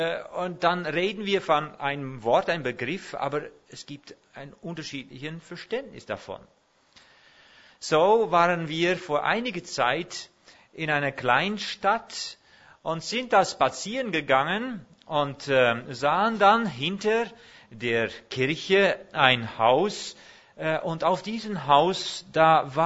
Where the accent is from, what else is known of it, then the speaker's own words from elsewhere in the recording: Netherlands; German is a second language; ich bin Holländer, und die Holländer, die gehen manchmal über Grenzen